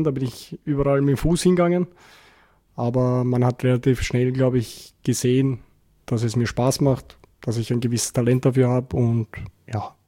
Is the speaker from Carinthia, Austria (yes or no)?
no; Vienna, Austria; Ja, ich bin im Favoriten groß geworden, war eigentlich meine ganze Kindheit in Favoriten zu Hause, habe auch dort zum Fußballspielen begonnen beim VVC